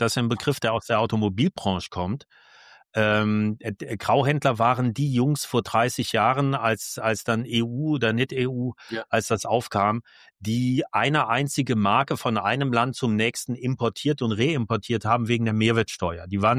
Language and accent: German; Germany; Sage ich auch immer, erstens, wir sind Deutsche, zweitens, wir sind Männer